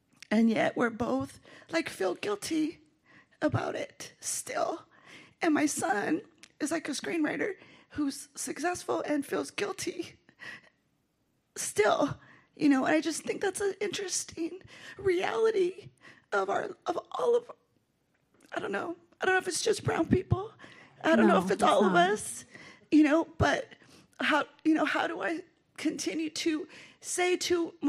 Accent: Los Angeles, California, United States; I'm the youngest of 9 kids, born and raised in East LA.

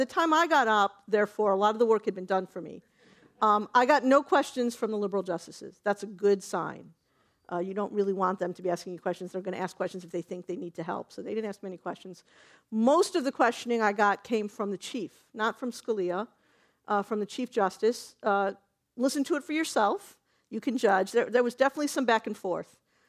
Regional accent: Cleveland, Ohio, United States; I remember as a kid growing up in Cleveland

